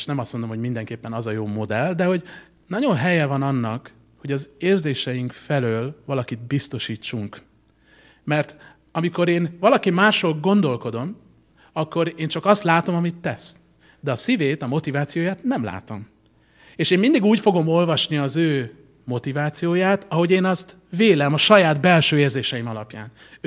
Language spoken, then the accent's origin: Hungarian; Hungary; én egy magyar családban nőttem fel